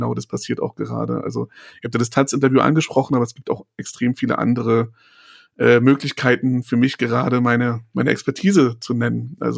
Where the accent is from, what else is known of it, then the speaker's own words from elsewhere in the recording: Berlin, Germany; ich bin in Ostberlin geboren und aufgewachsen und ich bin auch immer noch identitär doch sehr stark der Ostberlin verwachsen